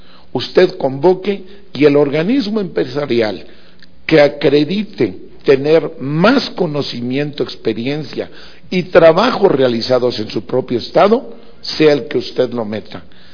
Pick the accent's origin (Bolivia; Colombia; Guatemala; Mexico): Mexico; No debemos dejarlo ir como mexicanos.